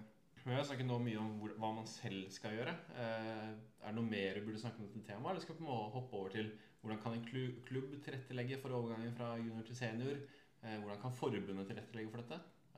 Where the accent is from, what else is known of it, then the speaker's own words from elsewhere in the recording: Asker, Akershus, Norway; det var det samme for meg da jeg vokste opp i Asker.